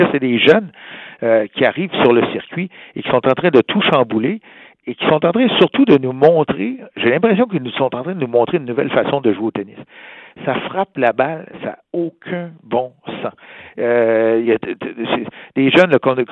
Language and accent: French; Granby, Quebec, Canada; je l'ai regardé de chez moi à Granby